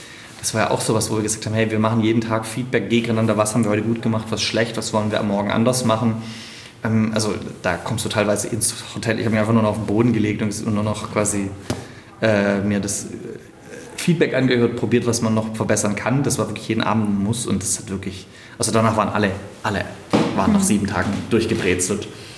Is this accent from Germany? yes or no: yes; Stuttgart, Baden-Württemberg, Germany; nach Stuttgart in meine Heimatstadt.